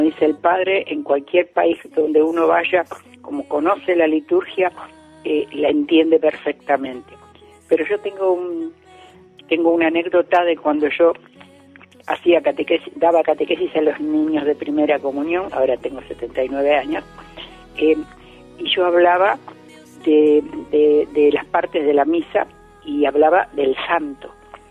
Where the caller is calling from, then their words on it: Ramos Mejía, Buenos Aires Province, Argentina; de Ramos Mejía, provincia de Buenos Aires.